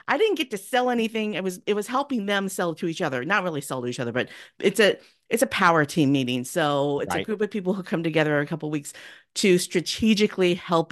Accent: California, United States; And I'm from California. So a lot of the men in my family tree were miners.

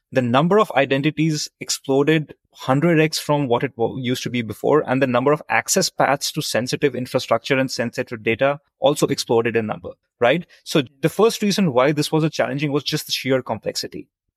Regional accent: New Delhi, Delhi, India; moved away as an adult; also born or lived in London / New York; now in Bay Area, United States; So I grew up in New Delhi, India. That's where I spent my childhood. That's where I went to university.

